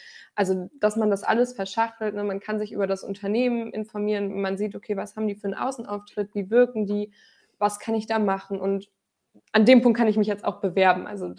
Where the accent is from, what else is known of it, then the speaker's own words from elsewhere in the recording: Radevormwald, North Rhine-Westphalia, Germany; Also ich komme auch selber aus Radevormwald und das war ja einem einfach ein Begriff.